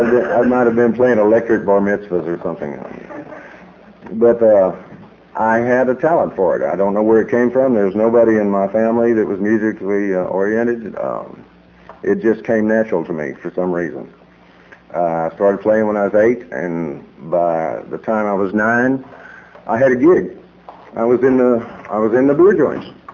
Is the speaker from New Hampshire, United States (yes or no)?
no; Fort Worth, Texas, United States; also born or lived in El Paso; I was born in El Paso, and we moved immediately to Fort Worth, and I've been there ever since. Fort Worth.